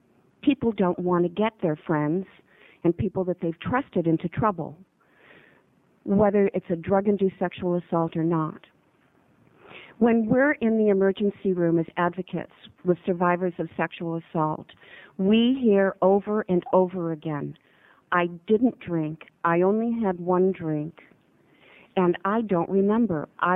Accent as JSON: {"language": "English", "town": "Washington County", "region": "Oregon", "country": "United States", "said": "I'm from Washington County, and I can tell you that it happens in Gaston, in Banks, in North Plains, as well as in Beaverton and Hillsborough."}